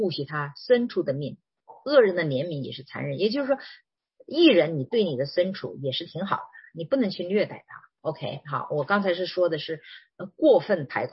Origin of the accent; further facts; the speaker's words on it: China; 尤其是我们中国人哈。我小的时候，我在家乡，我们的家乡到处甲鱼、乌龟挺多的